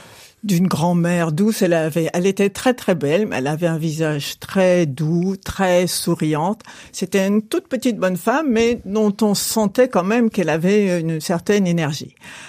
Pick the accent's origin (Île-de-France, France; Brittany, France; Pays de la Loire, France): Île-de-France, France; Paris; born there; also born or lived in Martinique; Je suis née à Paris, mais j'ai vécu en Martinique pendant 1 an, mais quand j'étais nourrisson.